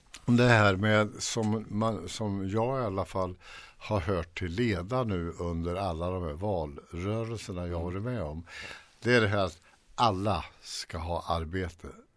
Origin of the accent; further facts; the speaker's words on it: Sweden; born there; Jag får en liten dusör därför att jag är svensk och jag är född här och så vidare.